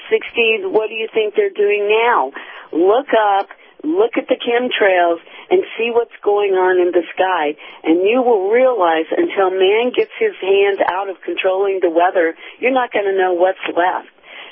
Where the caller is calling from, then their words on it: St. Petersburg, Florida, United States; from St. Petersburg.